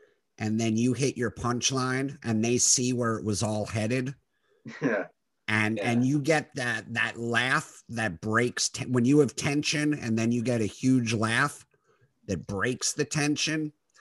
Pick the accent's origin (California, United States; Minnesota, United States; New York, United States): New York, United States; You know, I grew up in the New York area, and yeah.